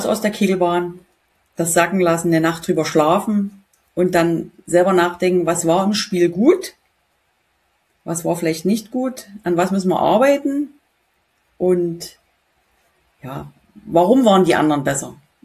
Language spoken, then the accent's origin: German; Bautzen, Saxony, Germany; Also ich bin aus Bautzen direkt und bin dort im Keglerheim halt groß geworden.